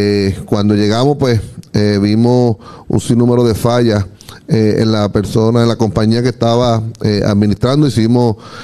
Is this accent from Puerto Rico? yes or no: yes; Puerto Rico; Primero, como puertorriqueño, una isla 100 por 35